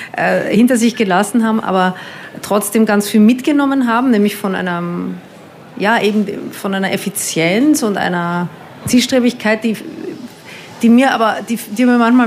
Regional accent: Vienna, Austria; Und das war mir so fern als Wienerin

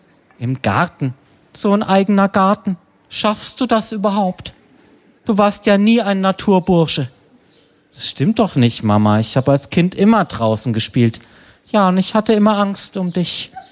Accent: Freiburg, Baden-Württemberg, Germany; born or raised there

